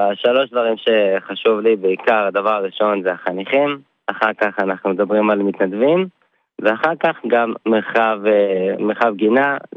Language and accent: Hebrew; Kfar Adumim, Judea and Samaria, Israel; מכפר אדומים.